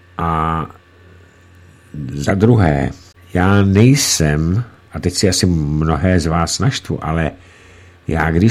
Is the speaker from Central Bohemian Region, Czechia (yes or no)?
yes; Central Bohemian Region, Czechia; A navíc jsem z kraje z Placky, kde jsme žádný kopec neměli. Třeba ve Staré Boleslavi byl jeden jediný kopeček, Důrasák, jsme mu říkali, kam jsem jezdil já i se svými dětmi později